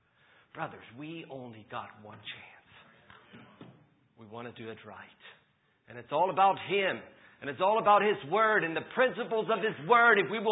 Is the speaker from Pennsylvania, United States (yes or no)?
yes; Bethel, Pennsylvania, United States; I'm from Bethel, Pennsylvania.